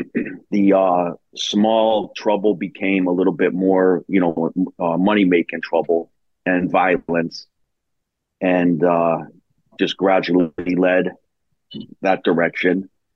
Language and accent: English; Springfield, Massachusetts, United States; I was born and raised in Springfield. It was a heavily populated Italian city, a lot of immigrants from a couple of small towns of Italy, Naples, and a lot of immigrants from Calabria, Italy.